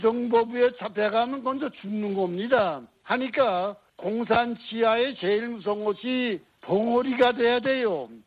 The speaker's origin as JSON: {"language": "Korean", "country": "North Korea", "moved": "yes", "lives_now": "South Korea", "said": "저도 북한에서 온 사람인지라"}